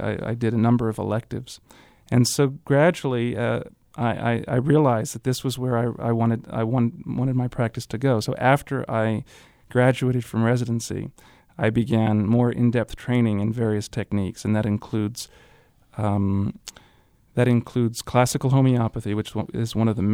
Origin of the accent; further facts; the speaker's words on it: Switzerland; I grew up in Switzerland, and it is there that I was first exposed to the complementary medicine.